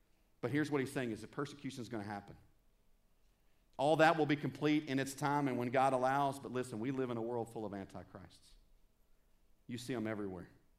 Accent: Arkansas, United States; I'm from South Arkansas, right? From Central, just Arkansas in general.

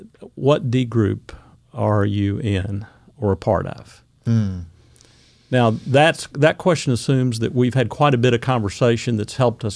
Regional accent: Arkansas, United States; I grew up in Arkansas, moved around quite a bit, but moved back from the East Coast, where I was in the military, to Central Arkansas

